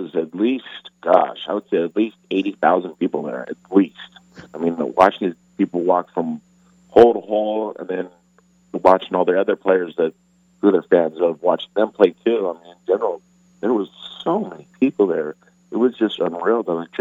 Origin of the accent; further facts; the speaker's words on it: United States; You know, I'm an American who's a hardworking man